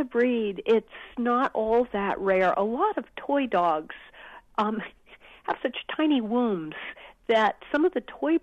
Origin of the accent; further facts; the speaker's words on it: Corvallis, Oregon, United States; also born or lived in Northern California; I spent my childhood in Corvallis and then was in Eugene for a number of years and in Portland